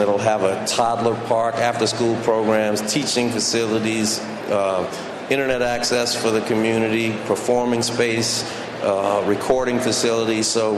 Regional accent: New Orleans, Louisiana, United States; I'm from New Orleans, so we play a lot of...

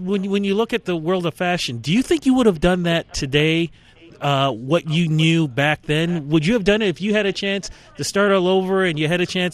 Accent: Canada; As a Canadian, red and white, waving the big maple leaf

